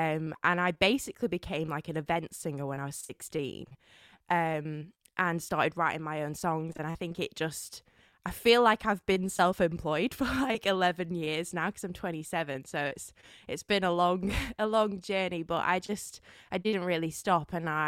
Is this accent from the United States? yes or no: no; Blackburn, North West England, United Kingdom; I grew up in Blackburn in Lancashire.